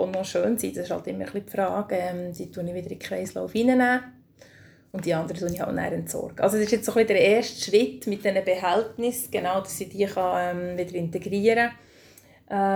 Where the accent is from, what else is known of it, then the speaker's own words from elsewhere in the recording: Mürren, Bern, Switzerland; ein altes Foto von meinem Heimatort, von Mürren, wo ich herkomme.